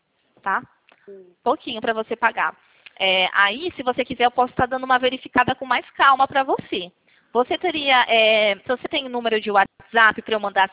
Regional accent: São Paulo, Brazil; eu sou aqui do interior de São Paulo.

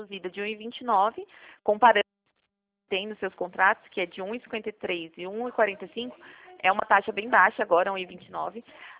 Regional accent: São Paulo, Brazil; eu sou do estado de São Paulo e estou ligando para vocês do Rio

